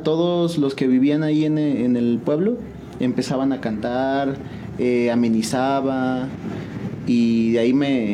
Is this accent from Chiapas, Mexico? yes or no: no; San Juan del Río, Querétaro, Mexico; ¿De dónde soy? 100% San Juan del Río.